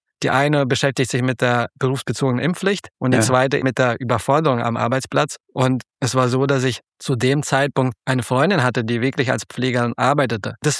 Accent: Darmstadt, Hesse, Germany; now in Berlin, Germany; sind sogenannte Russlanddeutsche und sind während der Perestroika-Zeit 1988 nach Deutschland emigriert. Aufgewachsen bin ich dann in Darmstadt, studierte dann in Leipzig Germanistik und Philosophie.

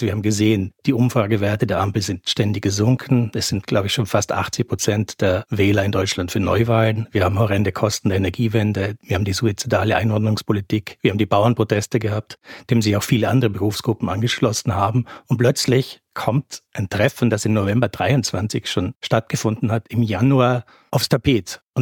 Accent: Austria; now in Berlin, Germany

